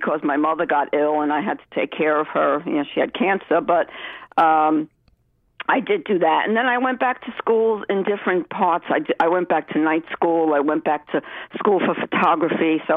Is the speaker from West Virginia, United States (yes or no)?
no; Brooklyn, New York, United States; I grew up in Brooklyn. I lived in Brooklyn for probably, well, until Peter and I was probably 25 or 26 when I left Brooklyn, moved to Manhattan.